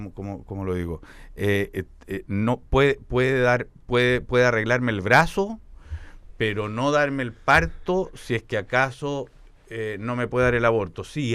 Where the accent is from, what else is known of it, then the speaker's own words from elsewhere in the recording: Chile; este servicio que hemos acordado los chilenos que me debe